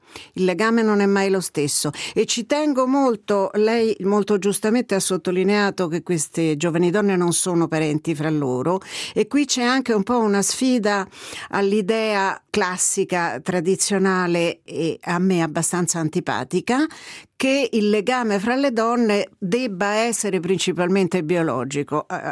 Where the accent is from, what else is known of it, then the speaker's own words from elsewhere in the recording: Rome, Lazio, Italy; accent: Roman Italian; first language it; la mia lingua madre è l'italiano, che come gli ascoltatori e le ascoltatrici se ne staranno rendendo conto è un italiano di Roma. Però studiando in una scuola francese la lingua più di cultura, diciamo, è stata sempre per me il francese.